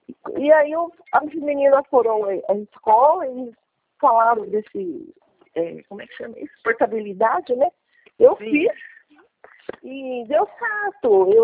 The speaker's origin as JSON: {"language": "Portuguese", "town": "Araras", "region": "São Paulo", "country": "Brazil", "said": "Sou de Araras."}